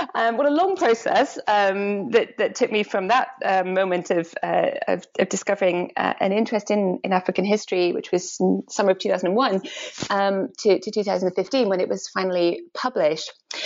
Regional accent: Edinburgh, Scotland, United Kingdom; I grew up in Edinburgh, in Scotland.

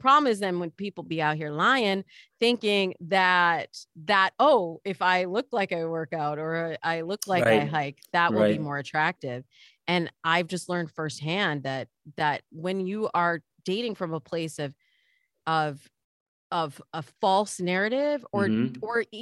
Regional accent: Midwest, United States; Like I grew up in the Midwest, much like you, John.

